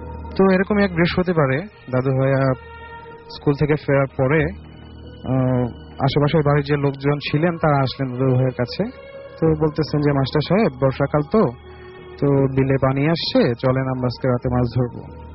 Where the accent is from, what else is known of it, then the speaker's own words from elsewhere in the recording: Tangail, Dhaka Division, Bangladesh; আমি এসেছি আমার হোম টাউন টাঙ্গাইল।